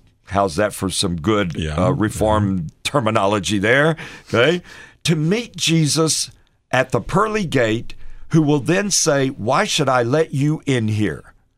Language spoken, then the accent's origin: English; Texas, United States; No, the better answer is because I'm from Texas.